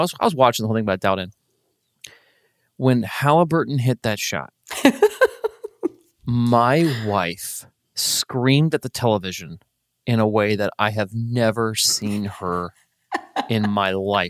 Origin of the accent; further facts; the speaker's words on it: Indiana, United States; I am been a Pacers fan my whole life, growing up in Indiana, et cetera